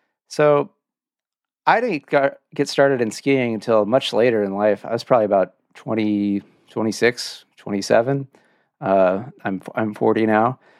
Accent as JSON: {"language": "English", "region": "California", "country": "United States", "tie": "born or raised there", "moved": "yes", "said": "It's because I grew up in Orange County, and that's the one thing I miss about living in Orange County is the beaches and the weather, man."}